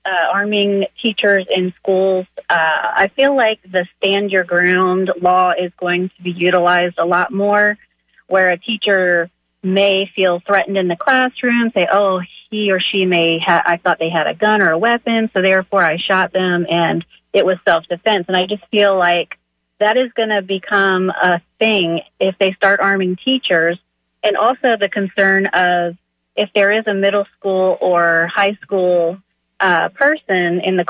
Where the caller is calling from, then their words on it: Tampa, Florida, United States; in Tampa.